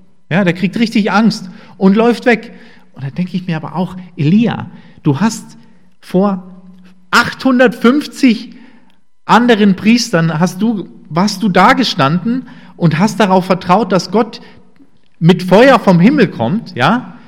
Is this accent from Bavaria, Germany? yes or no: yes; Bavaria, Germany; ich bin aus Bayern, ist Bayern ein sehr, sehr geheiligter Ort. Weil so viele Berge da sind.